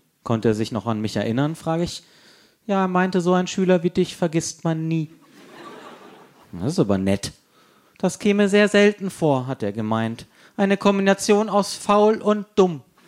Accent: Freiburg, Baden-Württemberg, Germany; born or raised there

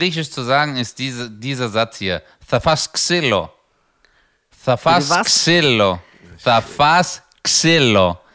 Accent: Stuttgart, Baden-Württemberg, Germany; ey, wo kommst du her? Ich so, Stuttgart.

